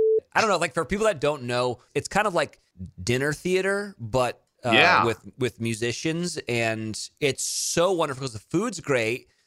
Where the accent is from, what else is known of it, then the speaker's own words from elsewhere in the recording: Pebble Beach, California, United States; I'm from Pebble Beach